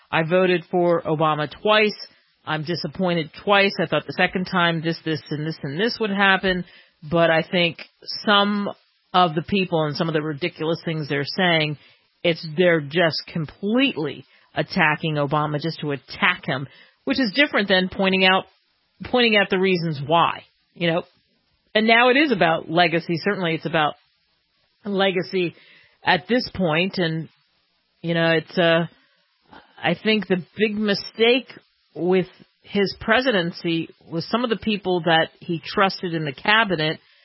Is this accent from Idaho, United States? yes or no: no; New Jersey, United States; you know, like I come from New Jersey. So, frankly, in my world where I grew up compared to places I've lived